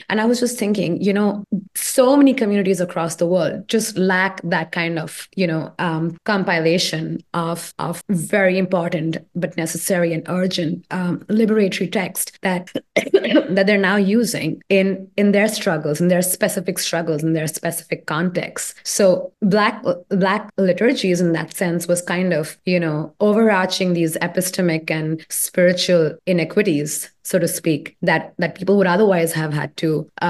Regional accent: India; I come from India

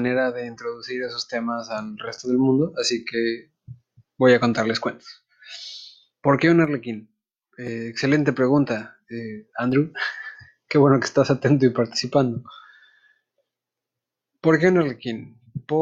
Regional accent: Mexico; born or raised there; first language English; Spanish is a second language

